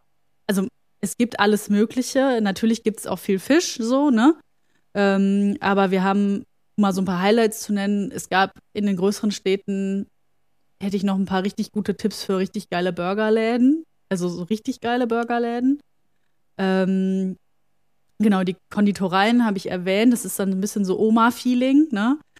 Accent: Germany; irgendwann einfach ein paar Kronen abgeholt, um was in der Tasche zu haben, wie man das halt so macht als Deutscher.

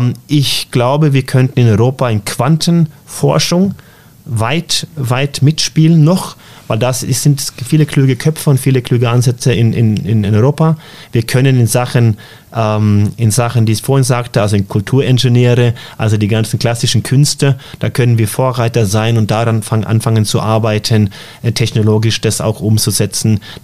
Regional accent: Norway; aber auch meine Heimat Norwegen, wir leben in einer verdammt bequemen Welt.

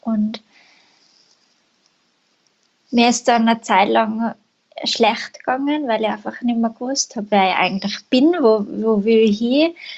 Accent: St. Gallen, Switzerland; ich habe die Tourismusschule bei uns in St. Gallen gemacht

